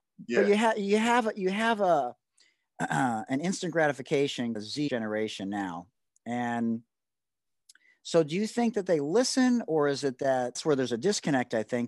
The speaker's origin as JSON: {"language": "English", "town": "Detroit", "region": "Michigan", "country": "United States", "said": "I'm from Detroit, right? So, we could argue which city has better players, right?"}